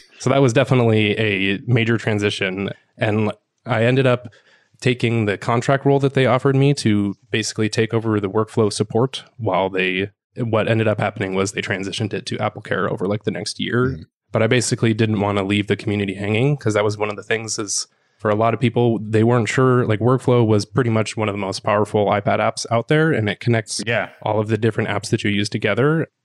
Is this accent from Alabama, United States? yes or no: no; Portland, Oregon, United States; I grew up in Portland, Oregon